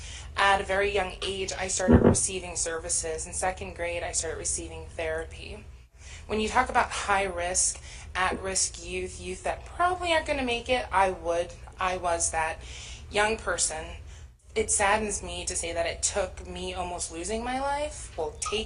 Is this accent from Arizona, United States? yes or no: no; New York, United States; I'm from New York, and I went to a residential